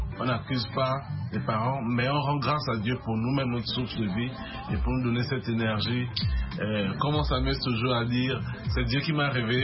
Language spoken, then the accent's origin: French; Togo; Et nous, on a grandi au Togo particulièrement.